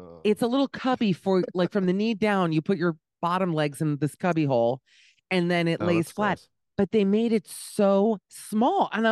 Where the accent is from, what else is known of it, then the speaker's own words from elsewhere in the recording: United States; So let me also add, I'm still American. I don't care what they say. I'm an American.